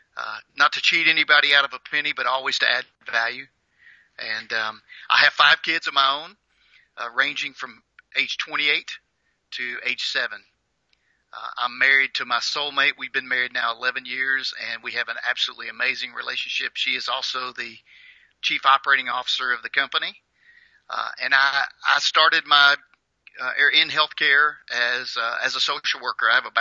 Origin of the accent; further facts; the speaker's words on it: Paducah, Kentucky, United States; born there; I was born in Paducah, Kentucky. I grew up in a family of five kids.